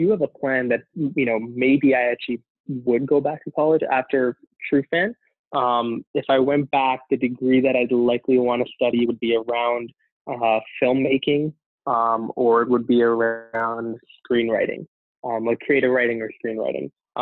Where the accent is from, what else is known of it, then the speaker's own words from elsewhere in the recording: Toronto, Ontario, Canada; I align myself most closely with Toronto because I am Canadian